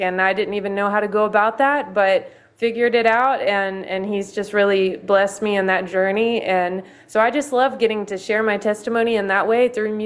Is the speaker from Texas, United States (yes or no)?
yes; Texas, United States; now in Nashville, United States; So I'm originally from Texas. Just born and raised there. And I moved out to Nashville in 2020.